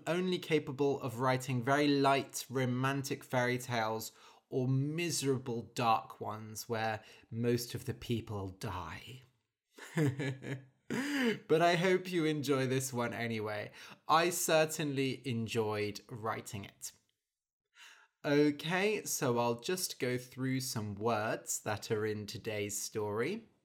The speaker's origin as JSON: {"language": "English", "country": "United Kingdom", "said": "It is obvious to me as a British person"}